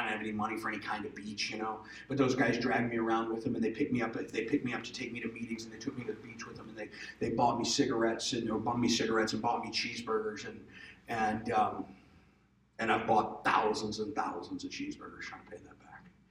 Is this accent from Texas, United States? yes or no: yes; Texas, United States; I'm a big boy. I come up from Texas. I love barbecue brisket.